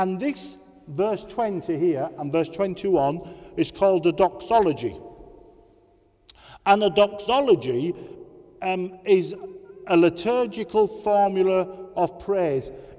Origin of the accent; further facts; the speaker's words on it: Yorkshire and the Humber, United Kingdom; I'm a Yorkshireman.